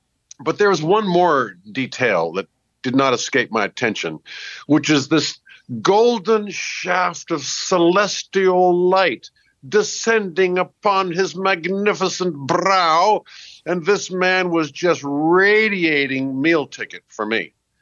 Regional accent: Beirut, Beirut Governorate, Lebanon; Well, in Beirut, it felt kind of... Looking back on it, it's all exotic and wow, how cool is that? But at the time, we didn't have TV.

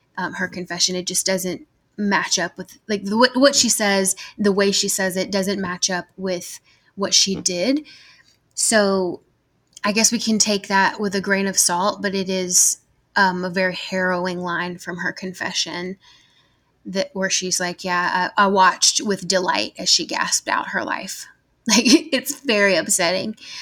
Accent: the South, United States; I'm from the South. I'm sure that y'all can hear that in my voice. So it's always hot here.

